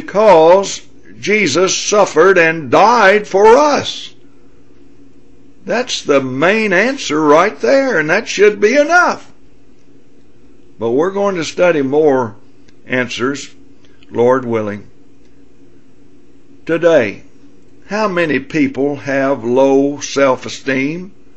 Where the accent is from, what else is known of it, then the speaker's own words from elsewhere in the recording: Memphis, Tennessee, United States; As I grew up in Memphis, Tennessee